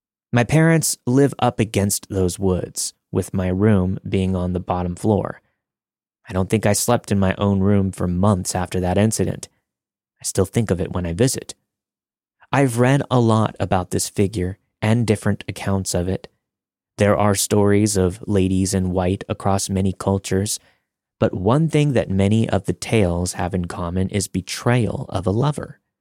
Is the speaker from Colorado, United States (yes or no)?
no; Sleepy Hollow, New York, United States; I grew up in Sleepy Hollow, New York, home of the Headless Horseman and allegedly a number of other hauntings.